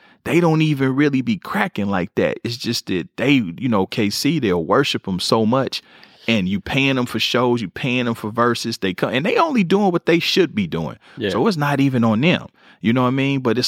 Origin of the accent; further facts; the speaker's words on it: Kansas City, Missouri, United States; But, man, my city, Kansas City, Missouri.